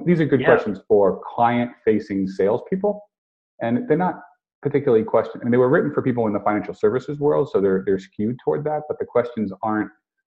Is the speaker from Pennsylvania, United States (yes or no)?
no; Rhode Island, United States; who happened to be from Rhode Island, and I was from Rhode Island. We were out in California